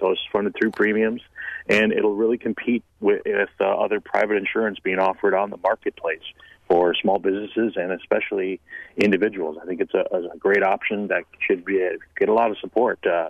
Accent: Green Bay, Wisconsin, United States; introduced by Representative Eric Genrich in my hometown here in Green Bay.

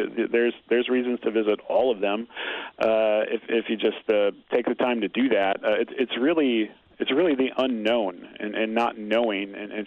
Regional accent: Eau Claire, Wisconsin, United States; Well, I grew up here in Eau Claire, and I also went to college here. So I guess I could consider myself kind of a college kid towny hybrid.

